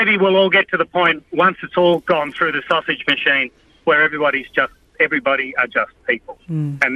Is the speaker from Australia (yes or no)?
yes; Australia; I prefer to refer to myself as Italian background. Yeah, I'm an Australian Italian. I'm not a wog.